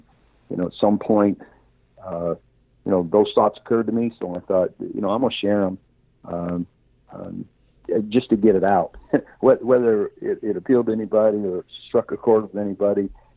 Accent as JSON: {"language": "English", "town": "Orrville", "region": "Ohio", "country": "United States", "tie": "born or raised there", "said": "I grew up in Orville, Ohio, and you know, there was a measure of diversity there."}